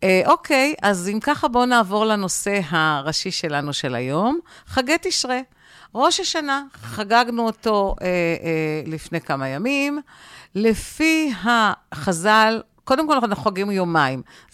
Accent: Givatayim, Tel Aviv District, Israel; אני גדלתי בגבעתיים.

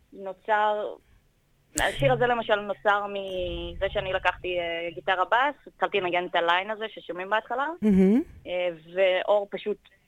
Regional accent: Tel Aviv, Tel Aviv District, Israel; אנחנו בנות 24 ו-23, אני מתל אביב במקור

